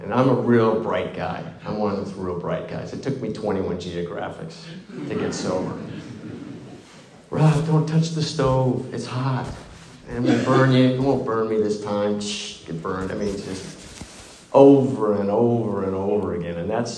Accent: Davenport, Iowa, United States; I'm from Davenport, Iowa. Another transplant.

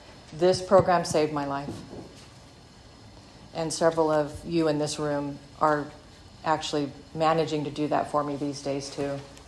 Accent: Orcutt, California, United States; What a great life in a lot of ways it was growing up in Orchid before all the development. When my folks moved here from Minnesota following a semi in a huge snowstorm across country

